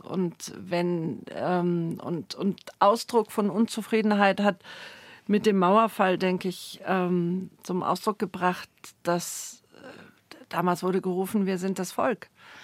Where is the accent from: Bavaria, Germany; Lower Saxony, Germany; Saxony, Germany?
Bavaria, Germany; Munich; born there; Ich bin in München geboren.